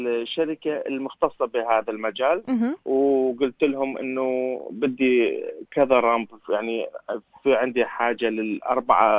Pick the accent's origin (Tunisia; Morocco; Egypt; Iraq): Iraq; now in Australia; يعني ببلدي بالعراق ما كان عندنا